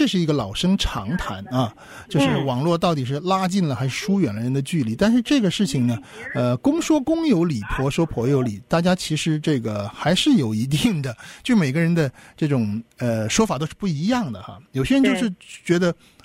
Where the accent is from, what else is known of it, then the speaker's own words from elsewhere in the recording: China; 他们都移民过来了，我们也是中国人